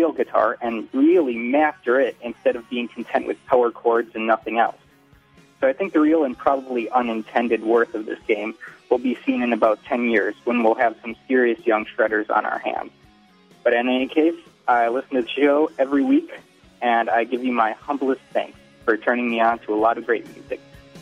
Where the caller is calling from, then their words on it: Chicago, Illinois, United States; I'm calling from the South Loop.